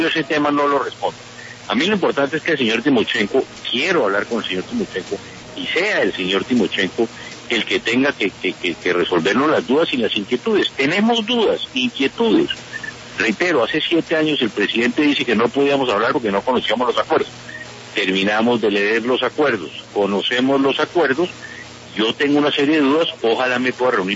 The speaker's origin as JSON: {"language": "Spanish", "country": "Colombia", "said": "a mí como colombiano"}